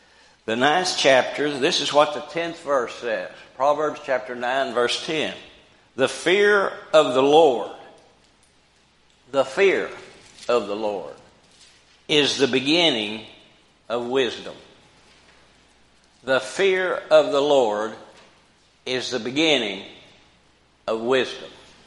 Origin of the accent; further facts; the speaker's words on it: Brookport, Illinois, United States; I remember when I was growing up in Brookport, we never locked a door.